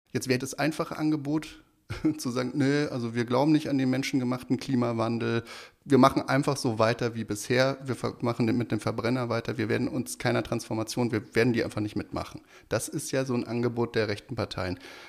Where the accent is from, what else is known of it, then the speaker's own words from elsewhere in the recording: West Germany, Germany; meine Aufgabe als Wessi, dir zu erklären, warum das so ist, als Besserwisser-Wessi.